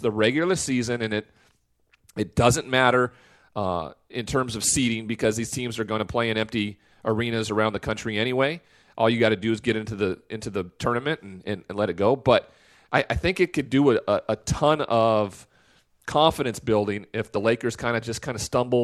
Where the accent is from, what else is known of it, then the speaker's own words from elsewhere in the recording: Montana, United States; but growing up in Montana, you're 6'6", point guard, it's a weird dynamic.